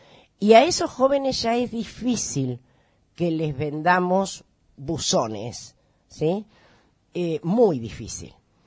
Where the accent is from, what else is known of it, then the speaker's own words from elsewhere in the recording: Argentina; ¿Qué somos hoy los argentinos en esta patria nuestra?